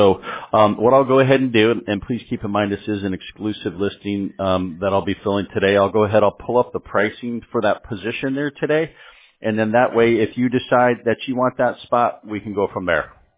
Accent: Columbia, Maryland, United States; I grew up in Columbia, if you know where that is, Columbia, Maryland.

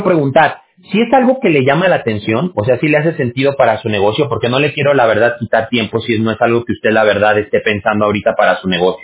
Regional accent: Aguascalientes, Mexico; now in California, United States; ya llevo un rato aquí viviendo en California, que es en donde nosotros también estamos ubicados, pero sí, yo soy de allá de México y yo viví la mayoría de mi vida allá en Aguascalientes.

